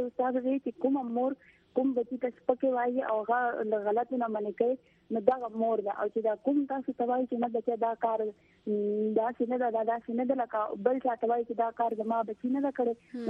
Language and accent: Pashto; Bannu, Khyber Pakhtunkhwa, Pakistan; زه د بنو نه یم